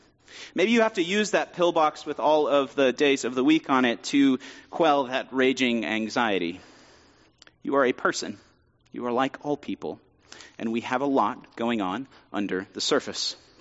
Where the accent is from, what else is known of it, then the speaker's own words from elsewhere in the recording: Abilene, Texas, United States; born there; I was born in Abilene, I can make that joke.